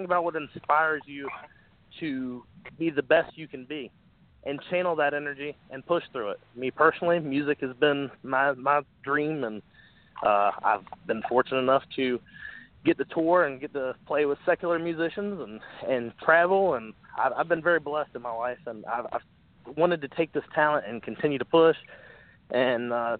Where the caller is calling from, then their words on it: Chesapeake, Virginia, United States; I'm in Chesapeake, Virginia.